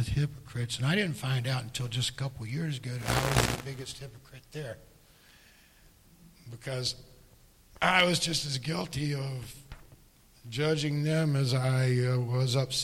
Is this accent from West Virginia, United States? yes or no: yes; West Virginia, United States; Growing up in West Virginia, my knowledge of Jesus was very limited, only a few things that my grandmother taught me.